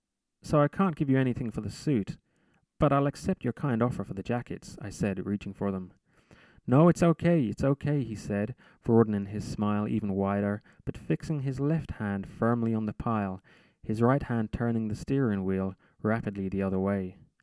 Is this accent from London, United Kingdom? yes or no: yes; London, United Kingdom; also born or lived in Dublin; now in Edinburgh, United Kingdom; I grew up in London, but I lived in Dublin for many years. I've traveled around a bit and now find myself in Edinburgh.